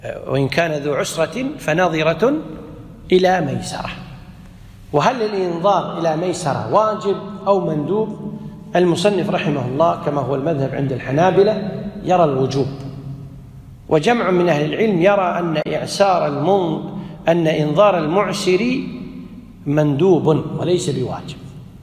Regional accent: Kuwait

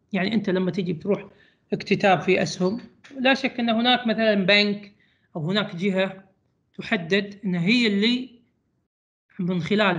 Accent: Kuwait; هذه يعني قانون عندنا التجاري في الكويت يحدد السهم ب100 فلس

